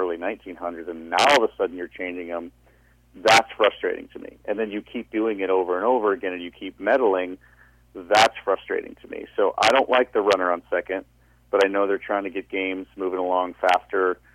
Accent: Chicago, Illinois, United States; I mean, I grew up in Chicago. I love Michael Jordan.

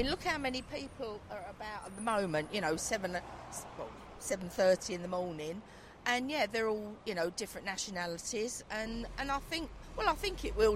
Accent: London, United Kingdom; I'm a Londoner

